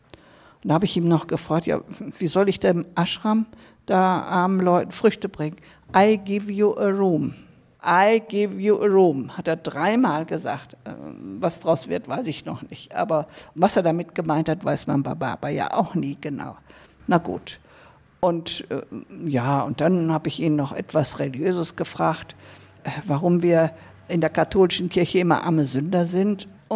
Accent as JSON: {"language": "German", "country": "Germany", "said": "Woher kommst du? Ich sag, von Germany. Wie viel seid ihr? Oh, Swami, ich bin allein."}